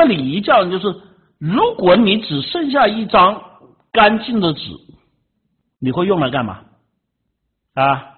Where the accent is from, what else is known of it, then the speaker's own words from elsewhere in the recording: China; 这个我们中国人经常讲的叫气节哈